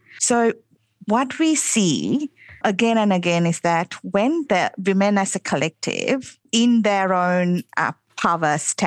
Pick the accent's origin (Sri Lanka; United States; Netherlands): Sri Lanka; moved away as an adult; I grew up in Sri Lanka and until I came here as a young adult, and I'm a first generation migrant.